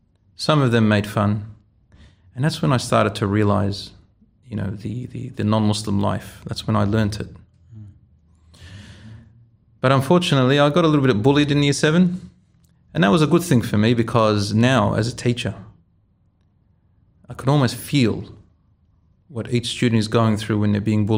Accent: Australia; I was born in Australia. I studied here in a Muslim school in primary.

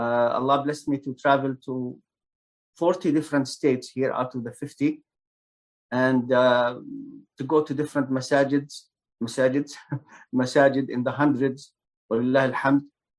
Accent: Kuwait; originally from Palestine. I grew up in Kuwait, and I spent about two thirds of my life in the West, in Europe, and then in America.

